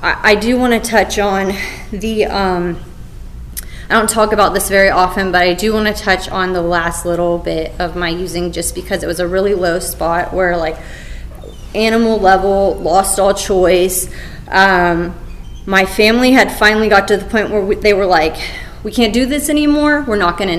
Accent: Florida, United States; Like you said, I'm from Florida. I live in Central Florida, so this isn't like my backyard.

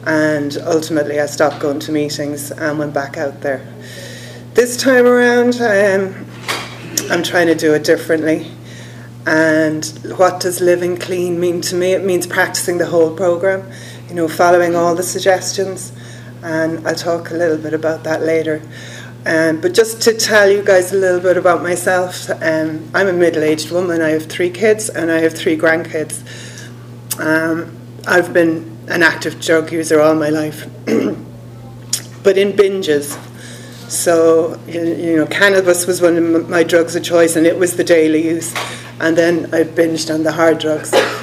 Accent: Cork, Munster, Ireland; And the last one was back in November in Cork, in my hometown, and that was so different.

